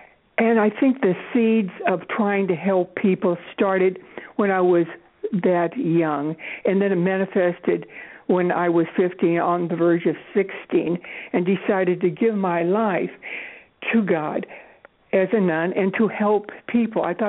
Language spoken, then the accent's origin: English; Los Angeles, California, United States; moved away; also born or lived in New York State; Los Angeles, California.